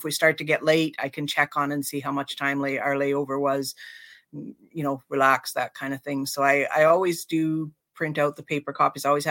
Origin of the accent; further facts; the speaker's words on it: Canada; because we're coming from Canada, we can't do that because they have to see our Canadian driver's license